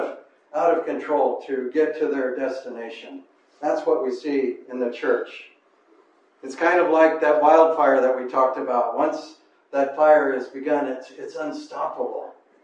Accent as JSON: {"language": "English", "region": "Western United States", "country": "United States", "said": "I come from the Wild West, and there's some stagecoaches there. One of my banks in America is called Wells Fargo."}